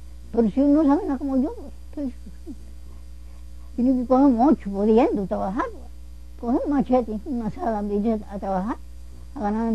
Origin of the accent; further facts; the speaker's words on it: Puerto Rico; no es como los puertorriqueños que los tiramos uno al otro.